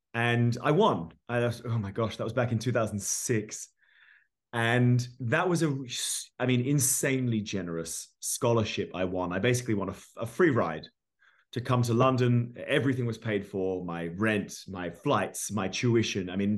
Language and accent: English; Australia; Since I was a teenager growing up in Australia, you know, a very sort of sporty, outdoorsy culture.